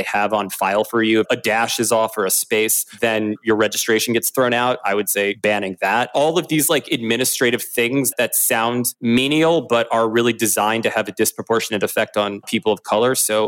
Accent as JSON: {"language": "English", "region": "Maryland", "country": "United States", "said": "I'm from Maryland, and my home state of Maryland is heavily gerrymandered to harm Republican voters."}